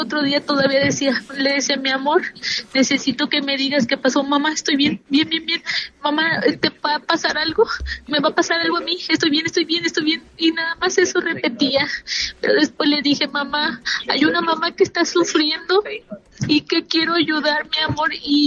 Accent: Poza Rica, Veracruz, Mexico

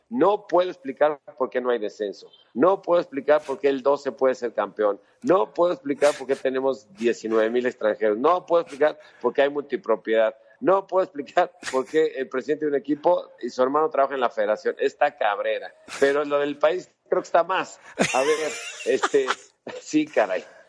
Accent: Mexico; moved away; yo pienso que somos los mexicanos bastante tolerantes en general, y desde fuera, tengo 20 años fuera

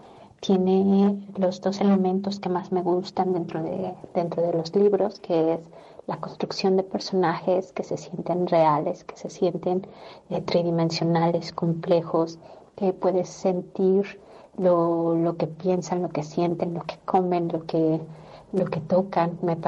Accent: Mexico; escritora mexicana

